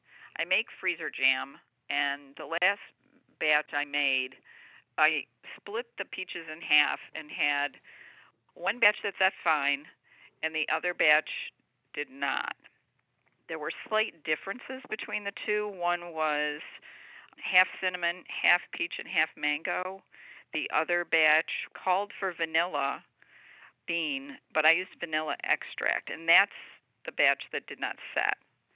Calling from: Vermont, United States

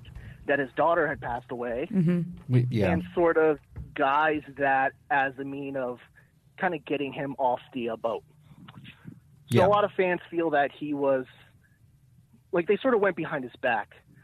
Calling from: Boca Raton, Florida, United States; What's going on, guys? It's … from South Florida here.

